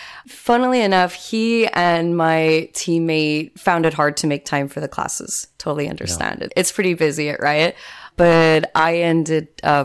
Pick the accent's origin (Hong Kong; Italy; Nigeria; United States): United States; Florida; like, I also got to learn so much about other people that have had a really different life than growing up in South Florida.